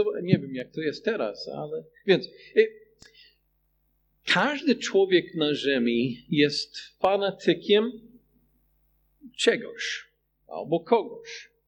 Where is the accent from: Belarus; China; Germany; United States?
United States; Polish is a second language; now in Poland; Właśnie w Stanach Zjednoczonych, skąd pochodzę, zawsze było widać